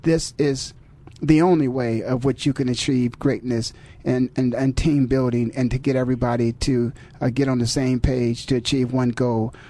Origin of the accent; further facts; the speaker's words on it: Canton, Ohio, United States; being born and raised in Canton, Ohio, of which I'm extremely proud of.